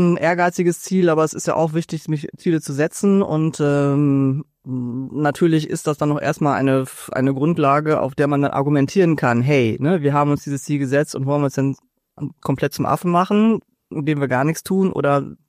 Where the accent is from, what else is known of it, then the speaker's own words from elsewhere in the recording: Berlin, Germany; Ich als Berlinerin hatte auch schon in diesem Jahr einen Winterwahlkampf